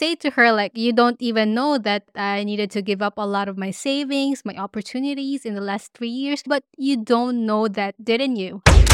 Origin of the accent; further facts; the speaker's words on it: Philippines; she could detect by the way I look or by the way I talk that I am Filipino.